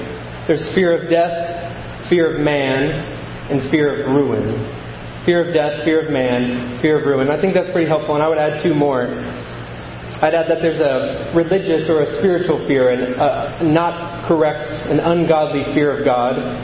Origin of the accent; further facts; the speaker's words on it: California, United States; now in Minnesota, United States; especially up here in Minnesota 90s country. As a Californian, I can confidently say, you guys are very nice.